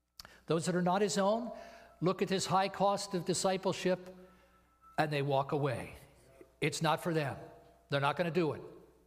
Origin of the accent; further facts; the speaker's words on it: Topton, Pennsylvania, United States; When I was growing up in Topton, out at the end of town near the bowling alley, there was a kind of a wood lot.